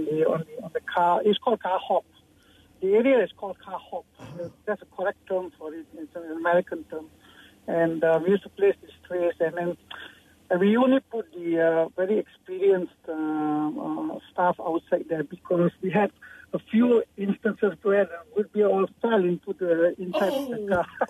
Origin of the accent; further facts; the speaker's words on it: Seremban, Negeri Sembilan, Malaysia; oh God, don't they take away Seremban Drive-In, because that's my hometown.